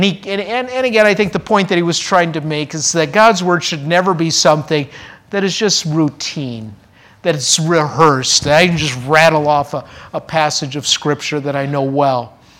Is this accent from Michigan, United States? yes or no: no; Minnesota, United States; And then we moved back to my home state of Minnesota in 1988